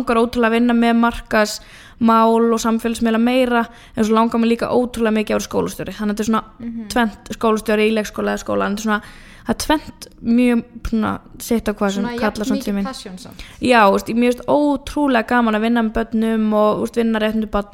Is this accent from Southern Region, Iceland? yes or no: no; Ísafjörður, Westfjords, Iceland; moved away as an adult; now in Reykjavík, Iceland; mér erist algjör forréttindi að alast upp á Ísafirði sko